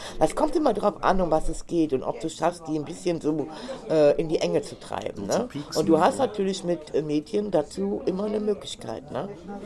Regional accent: Cologne, North Rhine-Westphalia, Germany; Also für mich nicht als Kölner.

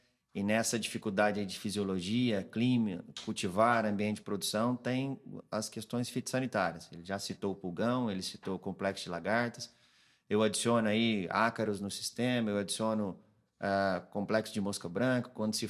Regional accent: Minas Gerais, Brazil; sou natural de Minas Gerais

